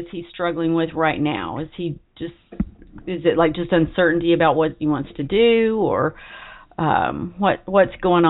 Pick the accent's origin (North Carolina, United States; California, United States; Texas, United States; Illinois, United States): North Carolina, United States; also born or lived in Georgia, United States; So for a long time after I moved back to my hometown in North Carolina, I still had my 770 area code.